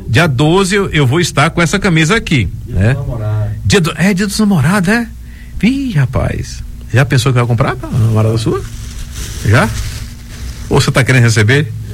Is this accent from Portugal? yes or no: no; Brazil; Eu, como brasileiro que sou e que gosta de futebol, vou torcer pela nossa seleção.